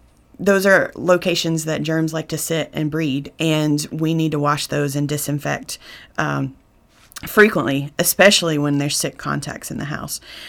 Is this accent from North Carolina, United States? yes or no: yes; North Carolina, United States; I'm from the mountains of North Carolina. I grew up in Jackson County